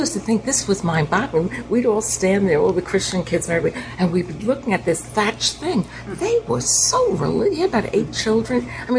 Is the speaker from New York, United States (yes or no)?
yes; New York, United States; when I was growing up in Manhattan, you know, by the George Washington Bridge, on the first floor there was a Jewish family